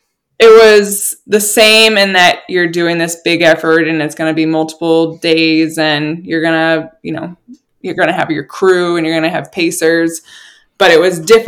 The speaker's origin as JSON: {"language": "English", "region": "Florida", "country": "United States", "also_born_or_lived": "Chicago", "said": "and I'm from Florida, so like the heat is just in me from experiencing that my entire life, minus the 10 years in Chicago."}